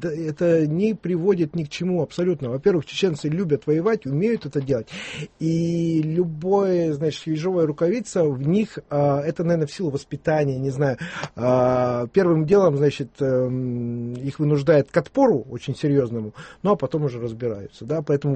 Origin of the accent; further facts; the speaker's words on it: Russia; Меня тоже раздражает, как, даже не как россиянин, а как жителя Земли.